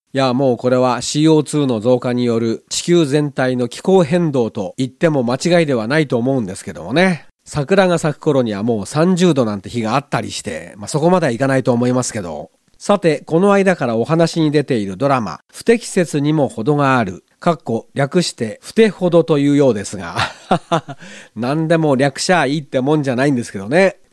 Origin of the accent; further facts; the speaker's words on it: Chiba, Japan; moved away as an adult; now in Matsumoto, Japan; 千葉に住んでいたのは高校卒業するまでですから、長野県民になってからもうその倍ぐらい行ってますからね。 今年の7月で丸36年になりますもん。